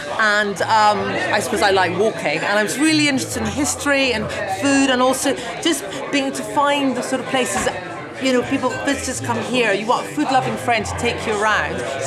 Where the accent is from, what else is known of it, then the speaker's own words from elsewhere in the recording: Edinburgh, Scotland, United Kingdom; And then even though I was born in Edinburgh, I grew up here, there's lots of history I didn't know